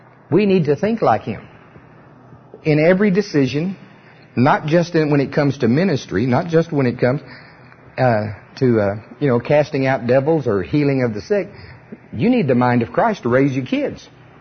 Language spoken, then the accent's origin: English; Oklahoma, United States; I mean, I'm from Pottawatomie County